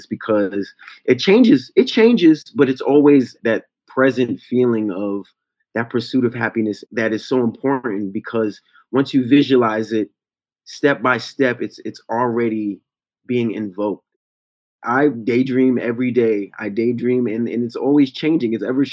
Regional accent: New York, United States; We are both from New York. I don't know if you guys know, but it is very expensive here.

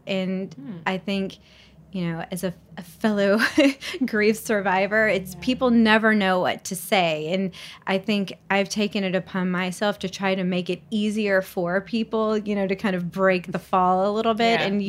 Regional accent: Southern United States, United States; I grew up in the South, and I think especially as a girl growing up in the South, you're just kind of raised to make other people feel comfortable all the time.

